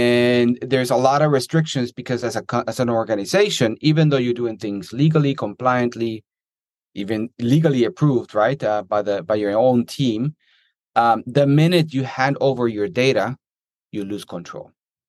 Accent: Colombia; moved away; also born or lived in Atlanta; I was born and raised in Colombia. I got a scholarship to go to school in the U.S. I lived for 7 years in Atlanta.

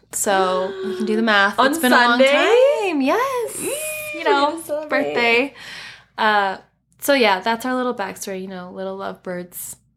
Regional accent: Guam; born there; So I was born in Guam. My mom is Chamorro. That's the native, you know, to Guam. And then my dad's full English. So he moved to Guam from England to be a chef at a hotel.

